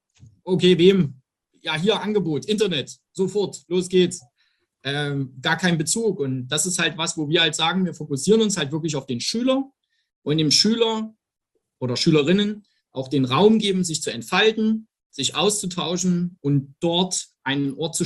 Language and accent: German; Saxony, Germany; ich stamme aus dem Herzen Sachsens. Habe dort 2008 mein Studium an der TU Dresden angefangen